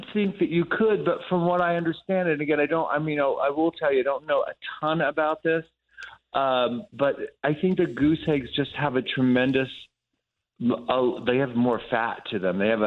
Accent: Williamsport, Pennsylvania, United States; I grew up in central Pennsylvania, in a small city called Williamsport.

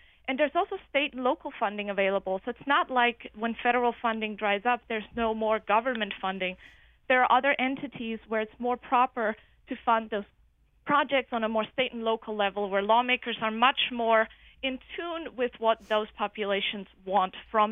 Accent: Germany; since I'm from Germany?

